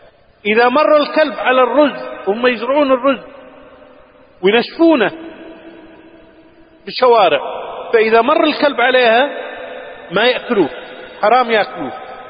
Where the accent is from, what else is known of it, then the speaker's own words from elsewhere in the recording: Kuwait; فقلت لهم أنا من الكويت، والكويت في أرض مكة والمدينة وأهلي في مكة.